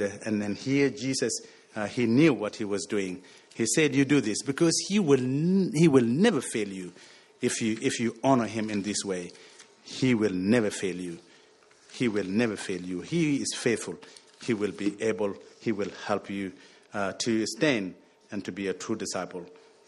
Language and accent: English; Egypt; moved away as an adult; now in Australia; So when I was at the Monash University, Gippsland, I was coming out from Egypt, and I didn't know much about life in Australia.